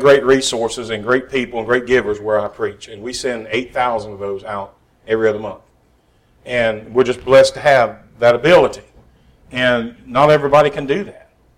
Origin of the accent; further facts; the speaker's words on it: West Virginia, United States; I grew up in West Virginia, so it's fishing. It's not fishing or hunting. It's hunting and fishing.